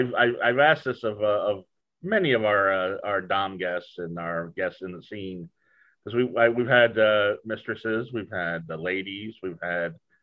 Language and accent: English; Brooklyn, New York, United States; born there; I was born in Brooklyn, but I lost my accent.